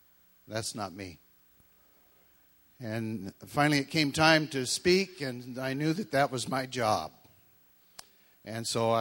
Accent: United States; now in Canada; Being an American, even though I do live in Canada, I'm a U.S. citizen

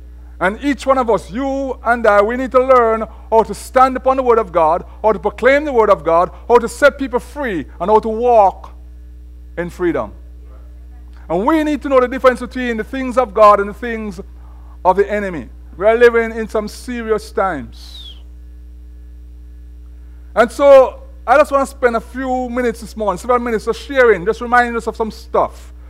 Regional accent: Jamaica; now in United States; When I came from Jamaica to this country, for some reason I thought that, you know, in Jamaica we have a lot of witchcraft

